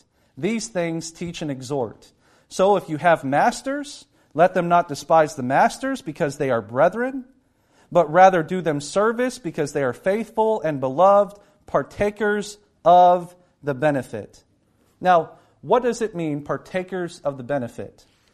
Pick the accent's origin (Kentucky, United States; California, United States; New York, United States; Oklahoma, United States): Kentucky, United States; I come from Eastern Kentucky. I come from coal mining country, you know, and people are thankful for what you have.